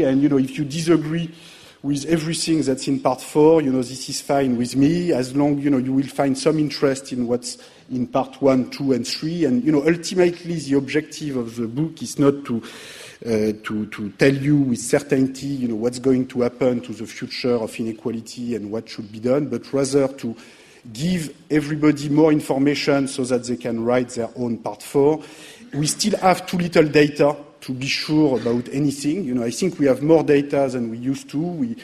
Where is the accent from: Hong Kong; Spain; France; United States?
France; accent: French; English is a second language; these 2 years that I spent at LSE as a student were not enough to change my French accent